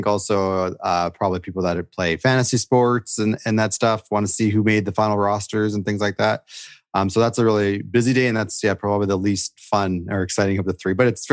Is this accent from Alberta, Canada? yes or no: yes; Edmonton, Alberta, Canada; Growing up in Edmonton, I remember